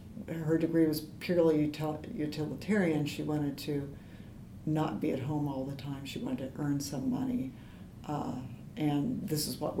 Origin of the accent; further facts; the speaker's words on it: West Lafayette, Indiana, United States; born there; I was born in 1960, so this year I will be 53. I was born in West Lafayette, Indiana, where my father was finishing up college.